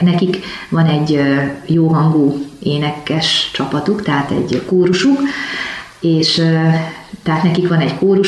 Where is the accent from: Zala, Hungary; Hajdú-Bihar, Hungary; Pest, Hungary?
Hajdú-Bihar, Hungary; Debrecen; Én debreceniként sokszor jártam abban a gyülekezetben